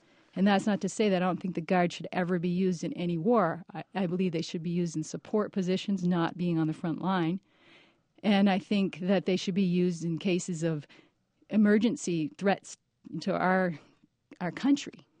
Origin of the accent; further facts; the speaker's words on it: Rochester, United States; they had some early ones in my hometown, Rochester.